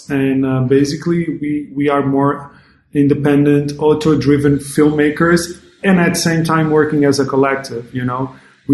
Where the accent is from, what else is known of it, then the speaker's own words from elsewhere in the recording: Luanda, Luanda Province, Angola; English is a second language; Air Conditioner is a film that takes place here in my hometown, Luanda.